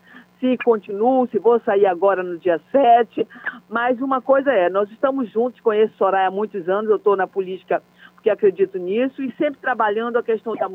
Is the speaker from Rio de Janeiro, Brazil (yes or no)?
no; Amapá, Brazil; sou lá do norte do Brasil, sou da Amazônia, sou do Amapá.